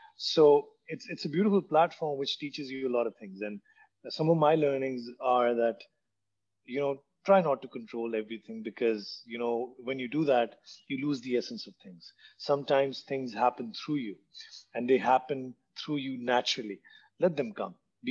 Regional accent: Islamabad, Islamabad Capital Territory, Pakistan; I was born and raised in Islamabad. So there was so much inspiration in that city.

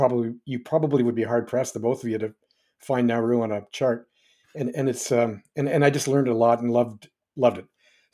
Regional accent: Moose Jaw, Saskatchewan, Canada; born there; And so I grew up as a service brat. I was born in Moose Jaw because my dad was there.

